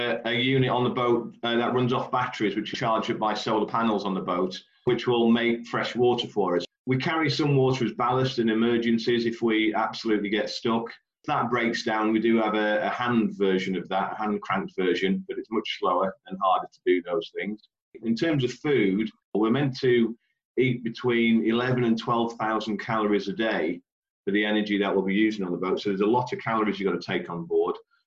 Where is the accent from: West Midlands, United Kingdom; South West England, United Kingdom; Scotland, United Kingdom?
West Midlands, United Kingdom; Telford; We're the Wrekin rowers because we're all from the Wrekin district in Telford.